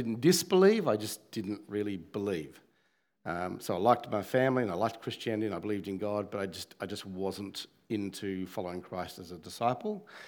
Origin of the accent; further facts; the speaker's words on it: Tasmania, Australia; So I'm from Tasmania, grew up there, was working there